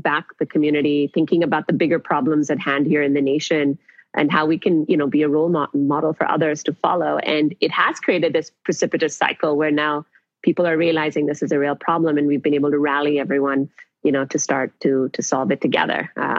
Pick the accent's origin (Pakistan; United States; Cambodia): Pakistan; I'm originally from Pakistan